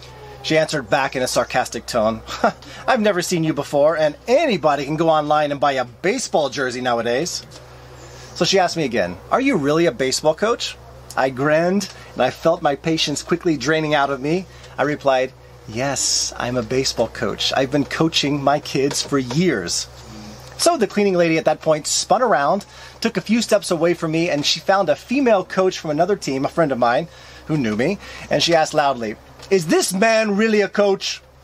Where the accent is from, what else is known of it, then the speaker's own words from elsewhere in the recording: United States; You see, growing up in American schools, the staff, the crew responsible for cleaning, in my experience, never ever got involved with policing the school.